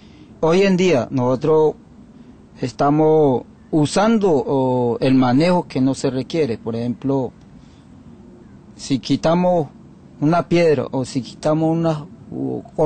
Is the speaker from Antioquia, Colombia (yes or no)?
no; Magdalena, Colombia; Spanish is a second language; Vengo de la Sierra Nevada de Santa Marta, del pueblo Kogi. Que en la sierra existimos cuatro pueblos indígenas, que son los Cancuamo, los Arhuaco, los Huihue y los Kogi.